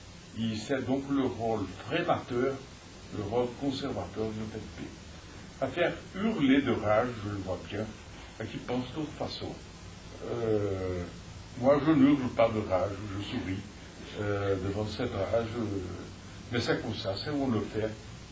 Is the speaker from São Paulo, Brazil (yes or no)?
yes; São Paulo, Brazil; born there; French is a second language; Je suis né à São Paulo. La famille de ma mère est pauliste. Mais la famille de mon père est de Pernambuco, non du Nord-Est. Et j'ai des attaches au Nord-Est